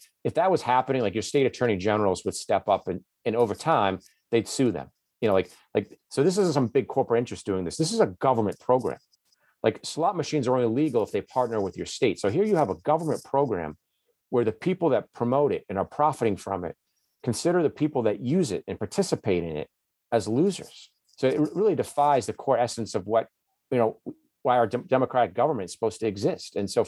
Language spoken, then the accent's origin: English; Massachusetts, United States; I'm 52 years old now. I grew up in Massachusetts where the state lottery was the paint on the wall.